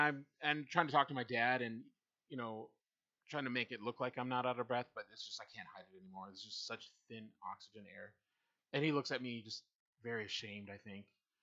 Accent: Iowa, United States; also born or lived in Minnesota; Yeah, it felt like where I grew up in Iowa and southern Minnesota felt like that.

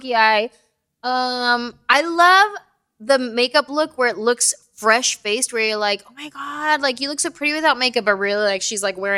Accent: California, United States; I'm from the Bay Area.

